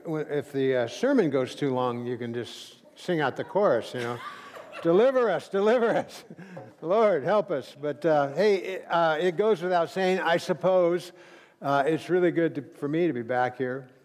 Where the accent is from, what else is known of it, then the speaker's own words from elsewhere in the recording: Santa Barbara, California, United States; I'm from Santa Barbara.